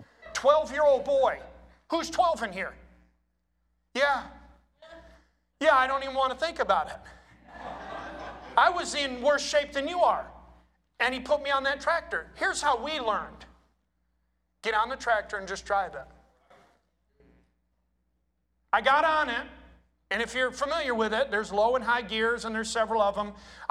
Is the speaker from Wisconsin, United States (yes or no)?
no; New York, United States; But there was a span of my life that I grew up on a dairy farm in upstate New York.